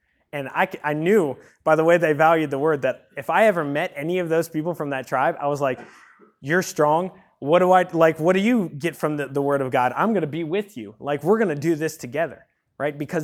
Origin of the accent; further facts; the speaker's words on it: North Carolina, United States; And then another person was like, hey, where are you guys from? We're from North Carolina.